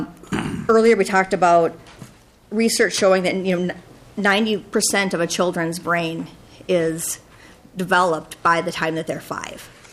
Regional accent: Park Rapids, Minnesota, United States; now in Montevideo, United States; I've lived in Montevideo for 4 years. There are, actually, I grew up in Park Rapids, Minnesota.

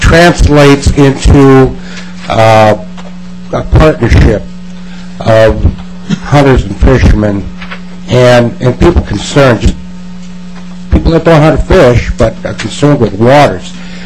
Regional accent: Shakopee, Minnesota, United States; I'm from Shakopee.

